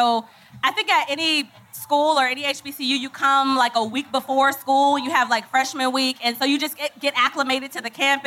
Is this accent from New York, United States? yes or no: no; Orlando, Florida, United States; I met people from D.C., from Virginia, from Jacksonville, from Miami, and I'm from Orlando